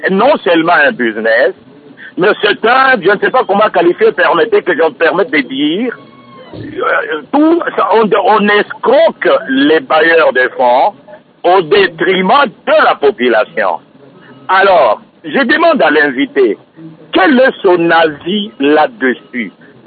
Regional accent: DR Congo; Et je vous dis, je suis Congolais.

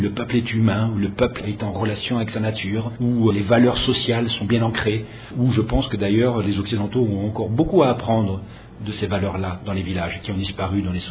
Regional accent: DR Congo; moved away; j'ai grandi au Zaïre à l'époque et je suis revenu pour la première fois en 2009 au Congo donc.

